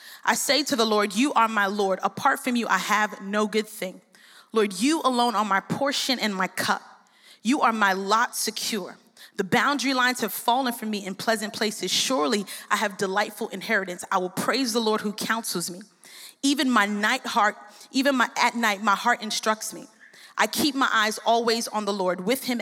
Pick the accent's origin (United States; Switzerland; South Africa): United States; Brooklyn, New York; I come from a different place. I come from Brooklyn, New York. I think that we have the best pizza.